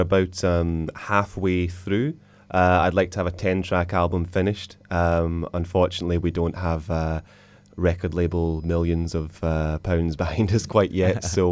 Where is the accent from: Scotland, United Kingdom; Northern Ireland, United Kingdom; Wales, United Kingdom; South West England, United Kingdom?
Scotland, United Kingdom; Glasgow; also born or lived in London; I was born in Glasgow, and apart from living in London for some time, I've lived in Glasgow most of my life.